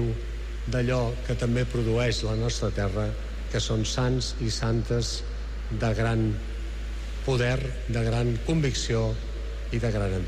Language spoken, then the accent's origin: Catalan; Barcelona, Catalonia, Spain; com a bons barcelonins